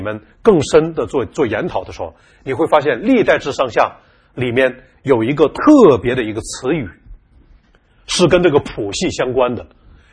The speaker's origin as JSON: {"language": "Chinese", "region": "Northeast China", "country": "China", "tie": "born there", "said": "我呢是出生在中国东北的一个农民家庭"}